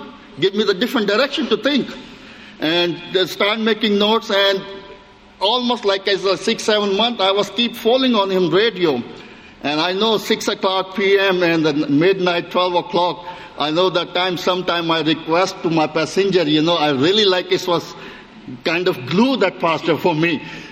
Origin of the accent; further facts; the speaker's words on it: Pakistan; my wife, Fina, kids, Ethan, and Alithia, and we are also from Pakistan.